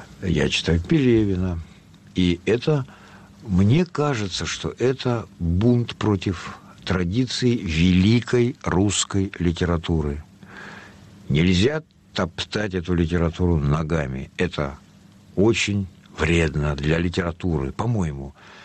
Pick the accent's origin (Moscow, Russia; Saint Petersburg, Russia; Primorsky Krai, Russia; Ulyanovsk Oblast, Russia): Moscow, Russia; born there; Я родился в Москве